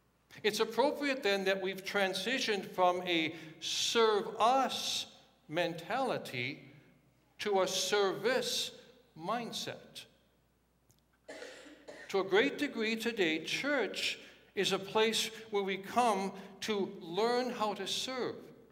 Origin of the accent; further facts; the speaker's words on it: Watertown, United States; When I was growing up in Watertown, I worked at two of them, a Consolidated, which then became Speedway, and a Clark station.